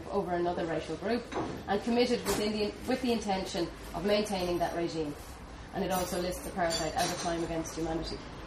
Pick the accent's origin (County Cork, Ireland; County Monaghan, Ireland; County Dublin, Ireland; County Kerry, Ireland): County Dublin, Ireland; Dublin; accent: Dublin 15; It's a word I cannot say without my Dublin 15 accent coming out, but it was very violent to us.